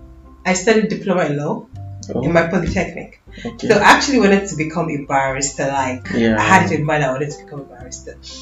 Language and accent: English; Sokoto, Nigeria; Yeah, I grew up in Sokoto.